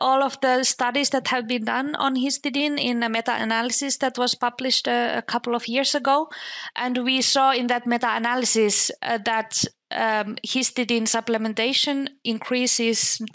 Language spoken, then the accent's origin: English; Finland; I'm from Finland. I did my master's and bachelor's degrees in animal science in Sweden at the Swedish University of Agricultural Sciences.